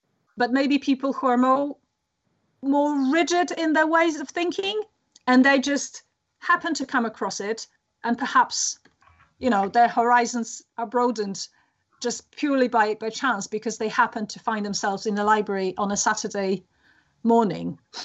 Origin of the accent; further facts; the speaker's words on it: Poland; So I'm from Poland.